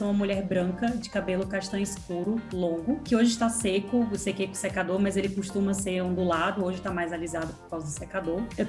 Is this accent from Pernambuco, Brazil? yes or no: yes; Pernambuco, Brazil; moved away as an adult; now in São Paulo, Brazil; eu sou pernambucana, mas filha de pais baianos, e vim para São Paulo para estudar jornalismo